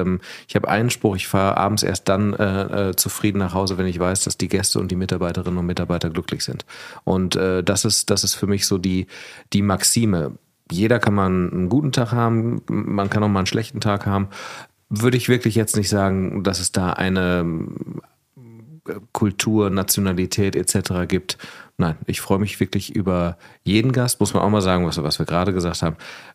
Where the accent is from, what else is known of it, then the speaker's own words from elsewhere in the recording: Germany; Ja, ich komme aus Deutschland, ich bin weit gereist.